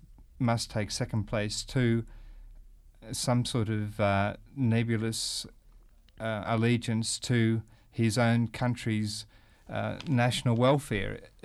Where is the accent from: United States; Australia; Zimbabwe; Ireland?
Australia; As an Australian, I reject that idea wholeheartedly.